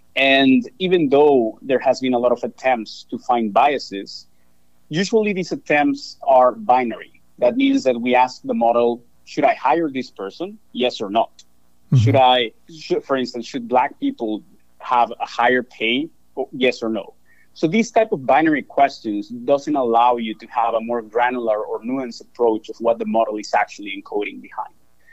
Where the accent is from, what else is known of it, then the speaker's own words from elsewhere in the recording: Monterrey, Nuevo León, Mexico; now in Menlo Park, United States; I'm from Monterrey in Mexico. And I graduated last year from law school and from engineering and physics back in Tec de Monterrey, in the same city where I was born.